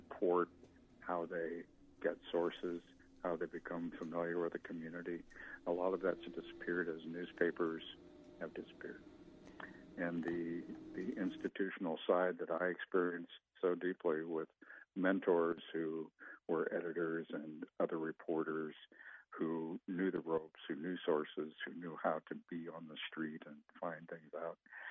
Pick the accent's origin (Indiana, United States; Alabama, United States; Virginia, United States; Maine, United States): Indiana, United States; Muncie; Well, actually, I'm from Muncie, Indiana, but worked at the Indianapolis Star for about 7 years.